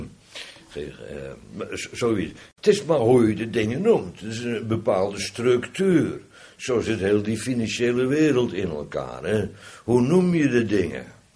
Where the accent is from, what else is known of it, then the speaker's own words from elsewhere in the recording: Netherlands; Daarom zijn wij Nederlanders goed in het belasting ontduiken. Niet omdat we zo'n rot volk zijn, maar omdat we zo'n rot belastingssysteem hebben.